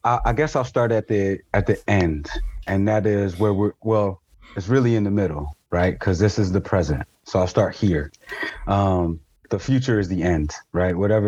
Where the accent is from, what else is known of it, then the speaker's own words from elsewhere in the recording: Chesapeake Bay, United States; And I grew up outside of the Chesapeake Bay. So I remember days of getting up 5:30, 6 o'clock in the morning.